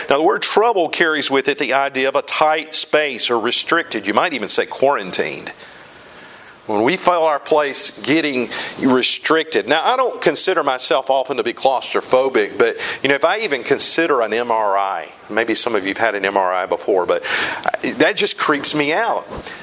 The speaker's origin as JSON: {"language": "English", "region": "South Carolina", "country": "United States", "tie": "born or raised there", "said": "The first shots of the Civil War were fired in my home state over Fort Sumter."}